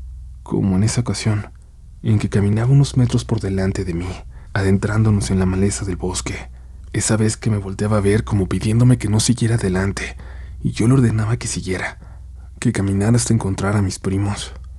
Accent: Mexico City, Mexico; Yo nací y crecí en la Ciudad de México

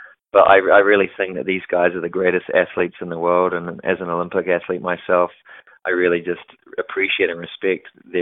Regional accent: New Zealand; now in United States; As a New Zealander living in Michigan, sometimes people say, hey, you don't really know much about American sports.

